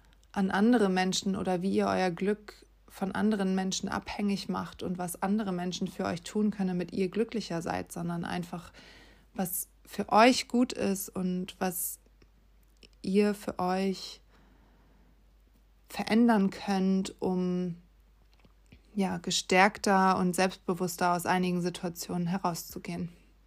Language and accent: German; Hamburg, Germany; moved away; Hamburg meine Base ist. Hamburg ist meine Heimat und da ist meine Familie und da sind meine Freunde.